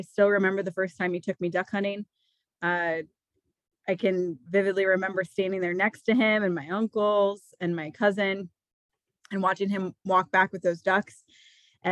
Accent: Iowa, United States; I'm born and raised in Eastern Iowa. I have been in Iowa my whole life.

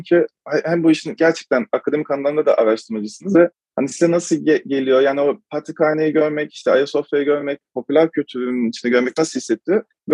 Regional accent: İnebolu, Kastamonu, Turkey; also born or lived in Kocaeli / Istanbul; İstanbul'a ben sonradan geldim. Konyaeli'de okudum ben liseyi. Üniversite için İstanbul'a geldim. İnebol'da da doğdum. Kastamonu İnebol'da da doğdum. 10 yaşıma kadar da orada kaldım.

